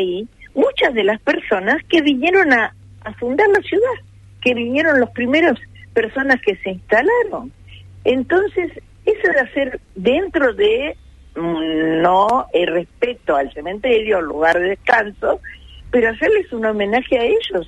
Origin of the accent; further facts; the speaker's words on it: Uruguay; y conste que yo soy uruguaya, no soy argentina.